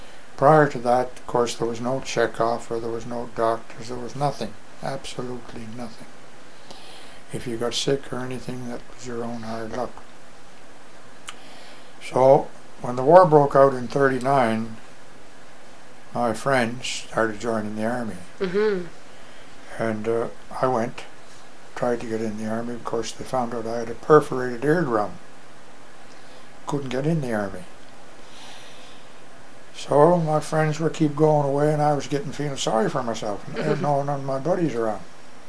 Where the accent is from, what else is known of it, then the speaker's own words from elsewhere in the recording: Canada; also born or lived in Northumberland, England; I was born in England, up in the Northumberland County. All coal mines up there. Came from a coal mining family. We came to Canada in 1925, January.